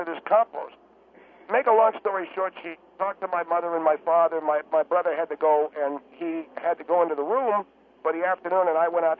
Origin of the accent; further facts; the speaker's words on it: Buffalo, New York, United States; We grew up in the Buffalo, New York area, Mr. Hendry.